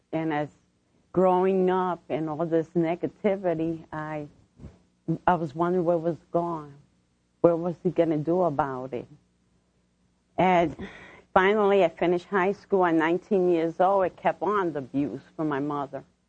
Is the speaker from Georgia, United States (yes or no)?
no; New York City, New York, United States; born there; I was born in New York City, and I want to share my testimony.